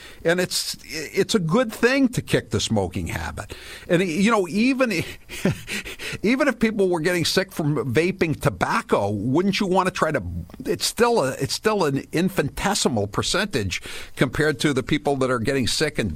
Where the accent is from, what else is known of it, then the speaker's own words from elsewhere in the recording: New England, United States; moved away as an adult; now in Florida, United States; And I'm from New England. I was born there. But just because I was born there, do I have to die there?